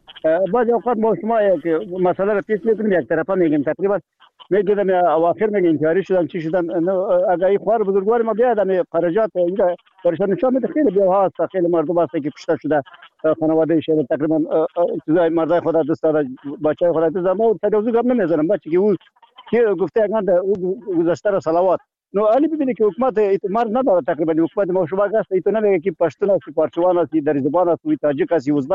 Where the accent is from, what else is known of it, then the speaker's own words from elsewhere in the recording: Afghanistan; ما شما افغان هستیم از وطن هستیم